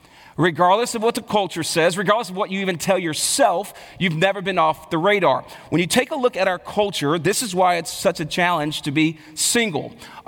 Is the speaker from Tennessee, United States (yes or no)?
no; Texas, United States; And so I was raised in Texas, and this is like in Texas, everybody, you know, if it was up to my family, I would have been married at 18 with four kids, right?